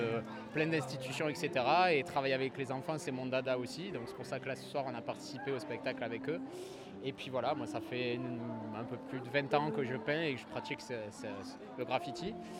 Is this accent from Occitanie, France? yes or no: yes; Perpignan, Occitanie, France; now in Boulazac, France; je me suis marié avec une Sarladaise, ce qui m'a fait venir de mon beau pays catalan de Perpignan. Voilà, c'est pour ça que j'ai atterri ici.